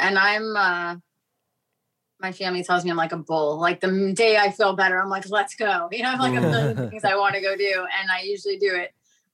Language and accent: English; New York City, New York, United States; also born or lived in Fort Lauderdale, United States; So, you know, like I grew up in New York City, and then I'll give you an example. And then my family, we moved to Fort Lauderdale.